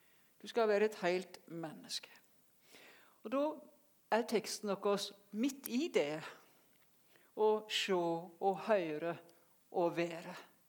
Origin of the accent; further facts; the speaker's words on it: Telemark, Norway; also born or lived in Finnmark / Lillehammer; Men jeg er Vest-Telemark fremleis. Uten røtter, men det er nå der jeg vokste opp. Flyttet ifra heimstaden min, der mamma og pappa bodde, i 74. Med et lite opphold i Kvitsøy